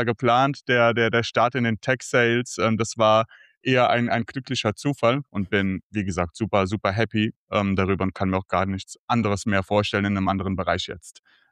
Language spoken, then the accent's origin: German; Offenbach, Hesse, Germany; now in Spain; Ursprünglich komme ich aus Offenbach, aus Deutschland, bin vor jetzt mittlerweile ziemlich genau 7 Jahren den Weg nach Spanien gegangen